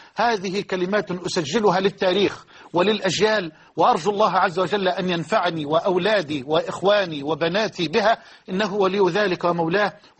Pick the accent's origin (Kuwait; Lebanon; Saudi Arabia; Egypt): Egypt; بلدنا مصر